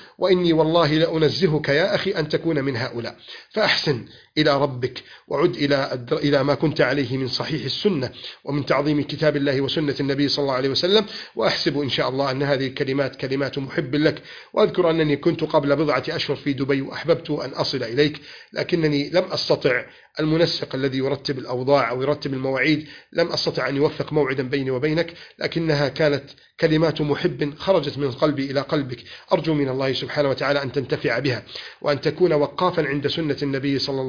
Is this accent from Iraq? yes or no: no; Egypt; بلدنا مصر